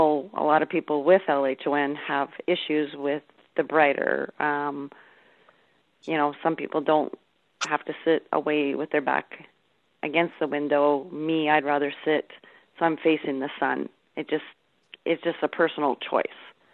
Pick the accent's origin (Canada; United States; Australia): Canada; Winnipeg, Manitoba; some of you know that I'm from Winnipeg, Canada, Winnipeg, Manitoba, Canada, which is just in the middle